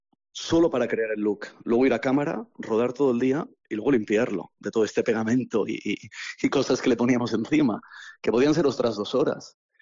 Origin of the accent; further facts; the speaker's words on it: Barcelona, Catalonia, Spain; moved away as an adult; now in London, United Kingdom; Yo soy de Barcelona, soy aquí español de Barcelona. Decidí irme a Londres ya con una, ya no tan joven. Pensé que era como mi último tren, tenía 30 años.